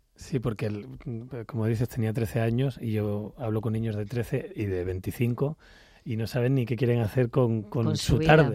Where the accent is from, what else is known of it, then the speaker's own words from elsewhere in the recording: Canary Islands, Spain; born there; en Canarias, que es donde yo nací